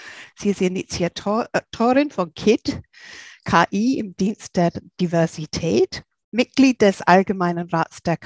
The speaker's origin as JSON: {"language": "German", "region": "England", "country": "United Kingdom", "said": "Also ich würde jetzt als Engländerin sehr gern fragen"}